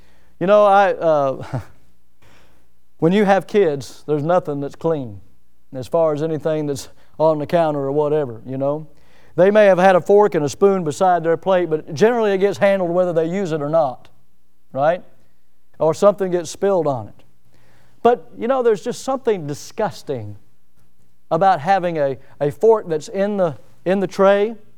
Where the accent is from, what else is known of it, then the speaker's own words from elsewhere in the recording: United States; I'm proud of the fact that I'm an American.